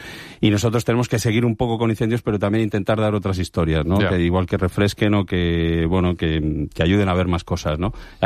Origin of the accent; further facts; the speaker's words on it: Madrid, Community of Madrid, Spain; yo soy de Madrid, pero es que mi padre era de Miguel Esteban, un pueblo de Toledo